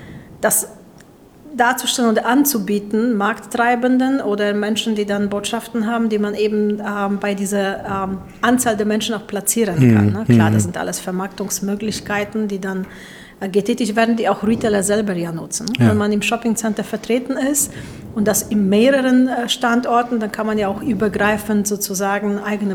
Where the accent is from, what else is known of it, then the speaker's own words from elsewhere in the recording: Szczecin, West Pomeranian Voivodeship, Poland; born there; moved away; Gebürtig bin ich aus Stettin